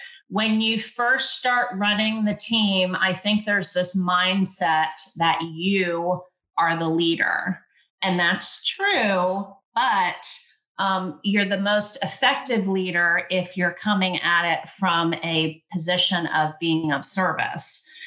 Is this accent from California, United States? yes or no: no; Virginia, United States; I was from Northern Virginia. We talk fast.